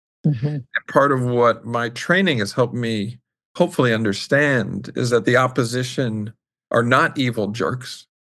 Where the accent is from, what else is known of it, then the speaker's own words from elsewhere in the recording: New York City, New York, United States; I think I'm lucky that I grew up in New York City, child of two public servants